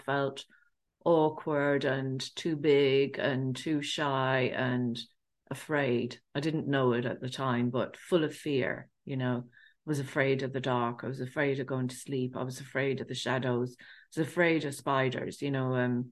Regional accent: England, United Kingdom; I grew up in England of Irish family, and I grew up in a council estate

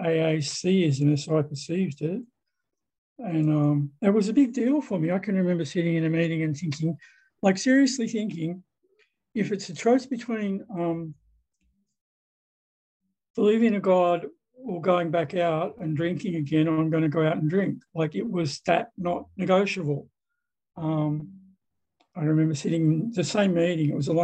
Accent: Sydney, New South Wales, Australia; I'm an alcoholic from Sydney, Australia. I also like to identify as a recovering Catholic and a committed atheist

